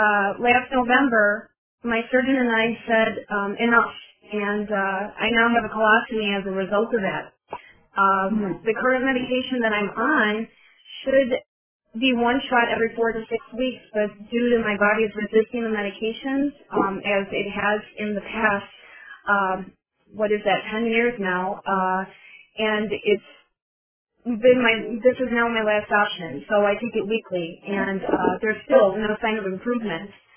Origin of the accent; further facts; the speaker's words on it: Chicago, Illinois, United States; I'm from Chicago, and I was diagnosed in 2003 with Crohn's.